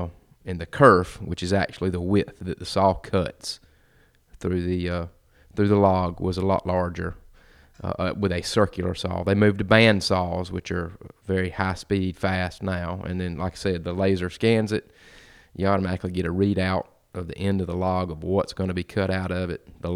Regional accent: Jesup, Georgia, United States; I grew up in, I'm from Wayne County, grew up in Jessup, Georgia, and that is the timber basket of the South.

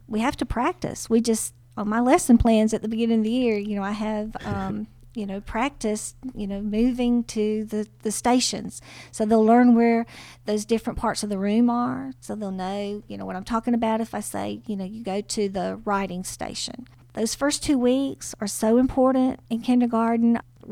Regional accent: Hawkinsville, Georgia, United States; I'm from Hawkinsville, Georgia, and I teach here at Pulaski County Elementary School

